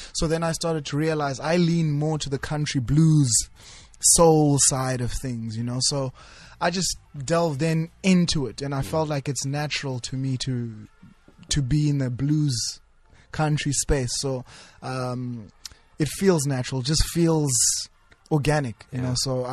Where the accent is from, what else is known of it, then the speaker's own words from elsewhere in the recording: London, United Kingdom; So I am from East London.